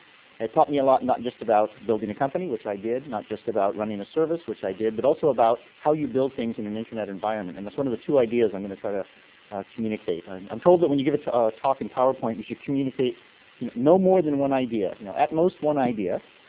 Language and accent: English; United States; now in Canada; Having lived in Canada for a while, I'm actually originally American, but I've lived in Canada for quite some time. So because I'm now Canadian